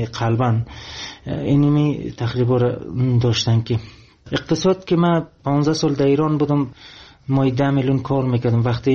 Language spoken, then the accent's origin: Persian; Afghanistan; من افغانی هستم